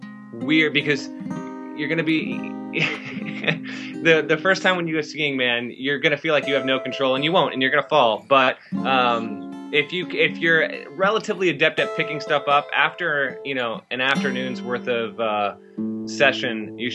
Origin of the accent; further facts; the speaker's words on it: Vermont, United States; Well, I grew up in Vermont.